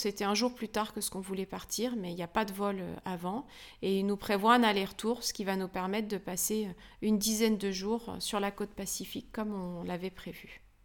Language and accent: French; France; ce qu'on ferait peut-être pas en temps normal quand on est chez nous en France